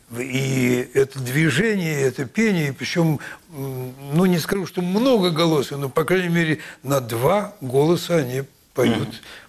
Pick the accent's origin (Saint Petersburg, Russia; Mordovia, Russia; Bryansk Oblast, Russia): Saint Petersburg, Russia; Я сам ленинградец.